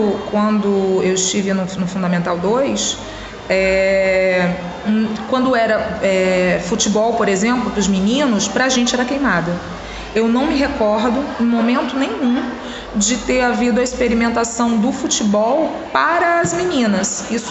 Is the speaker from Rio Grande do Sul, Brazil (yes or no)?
no; Rio de Janeiro, Brazil; Bom, eu sou do Rio de Janeiro, então a realidade que eu vivi foi uma realidade dos colégios municipais do Rio de Janeiro